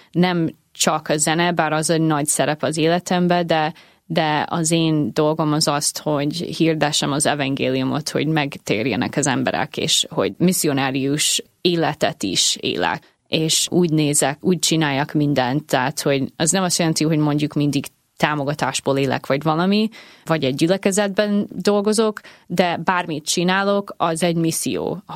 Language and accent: Hungarian; United States; Hungarian is a second language; now in Hungary; én egy olyan részen nőttem fel Amerikában, ahol mindenki kereszténynek mondana magát, de igazából ez csak a kultúrához tartozik